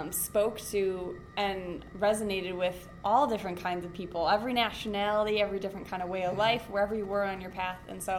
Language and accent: English; Milwaukee, Wisconsin, United States; I'm from Milwaukee, Wisconsin.